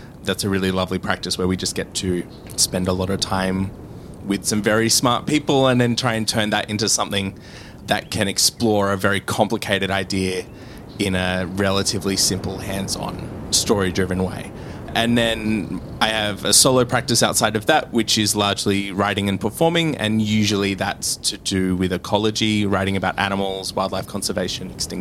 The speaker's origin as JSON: {"language": "English", "town": "Wollongong", "region": "New South Wales", "country": "Australia", "tie": "born or raised there", "lives_now": "Sydney, Australia", "said": "I live and work on Gadigal Bidjigal land. I grew up on Dharawal land in Wollongong"}